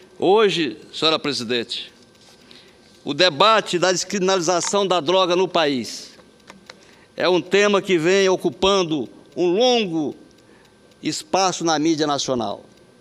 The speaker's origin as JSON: {"language": "Portuguese", "region": "Rondônia", "country": "Brazil", "said": "Nós, que somos de Rondônia, senhora Presidente"}